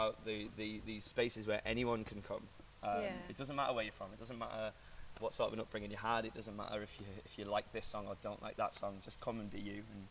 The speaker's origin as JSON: {"language": "English", "region": "England", "country": "United Kingdom", "said": "The majority of us are English, with the exception of our wonderful Scot over here."}